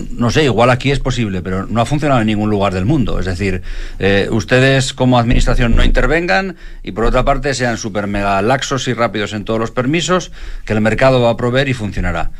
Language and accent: Spanish; Spain; ustedes como chilenos y nosotros como españoles tenemos muchísimas dificultades para definirlas